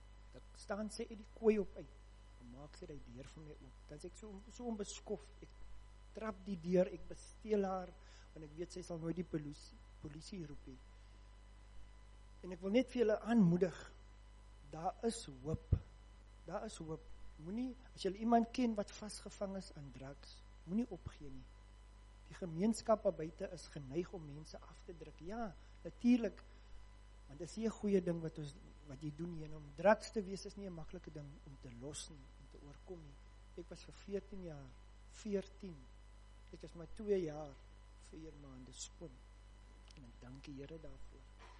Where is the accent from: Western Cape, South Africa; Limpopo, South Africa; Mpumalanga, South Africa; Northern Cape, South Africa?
Western Cape, South Africa; Pearl Valley; Ek kom van Pearl Valley